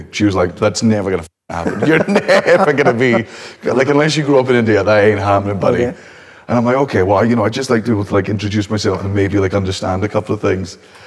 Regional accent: Scotland, United Kingdom; I used to be able to say … I am from Scotland. and I try to be funny.

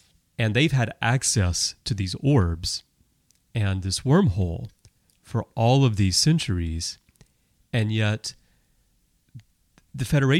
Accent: Alabama, United States; And I was raised in the Baptist church in Alabama.

